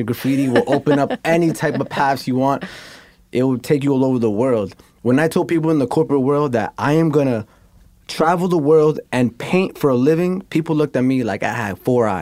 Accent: New York, United States; just showing love, because I was from New York. And I said, yo, I'm Peruvian.

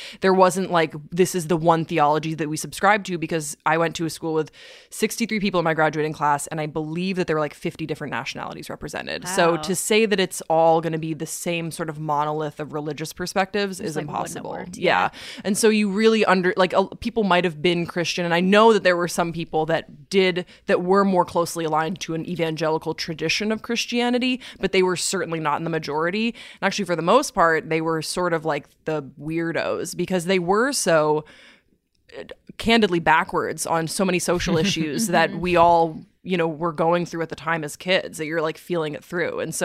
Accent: Waterloo, Wallonia, Belgium; I grew up in Waterloo, Belgium. So I grew up overseas

